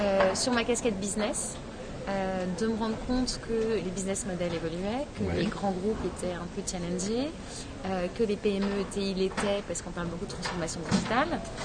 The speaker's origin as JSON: {"language": "French", "town": "Lyon", "region": "Auvergne-Rhône-Alpes", "country": "France", "said": "J'ai démarré ma carrière à Lyon, je suis lyonnaise"}